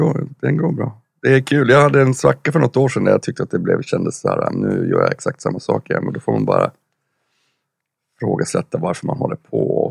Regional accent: Piteå, Norrbotten County, Sweden; moved away as an adult; now in Stockholm, Sweden; som sagt, och jag flyttade till Stockholm när jag var 19 från Piteå.

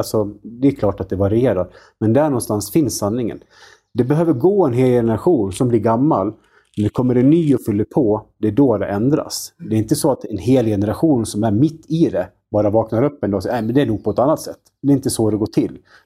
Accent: Sweden; Vi växte upp liksom i Sverige under en tid då ingenting var farligt i princip.

